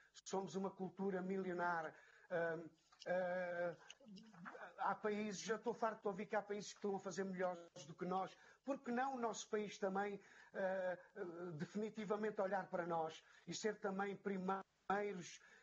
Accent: Portugal; Não somos uma raça, somos portugueses, ouçam-nos.

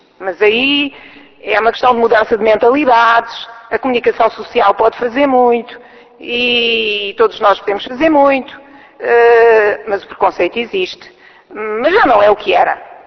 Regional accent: Portugal; Isto é lá na Caprina, na minha aldeia.

